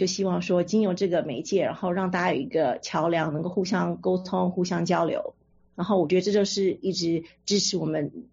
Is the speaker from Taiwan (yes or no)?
yes; Taiwan; moved away; 然后对我刚从我从台湾来的，然后到陌生的环境里面